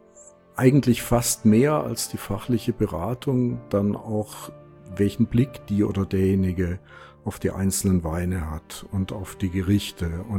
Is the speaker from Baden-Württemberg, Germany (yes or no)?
yes; Baden-Württemberg, Germany; ich bin ja am Bodensee groß geworden, auf der badischen Seite